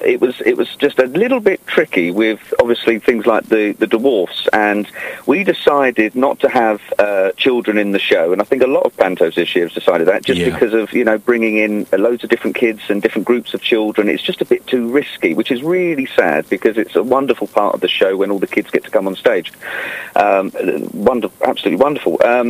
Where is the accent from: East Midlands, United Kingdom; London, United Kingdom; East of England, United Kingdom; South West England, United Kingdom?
East of England, United Kingdom; Grays; Right, so born and bred in Essex, in Grays.